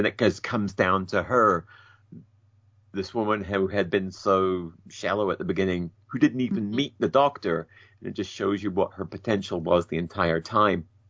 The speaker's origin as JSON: {"language": "English", "country": "New Zealand", "said": "I am from New Zealand."}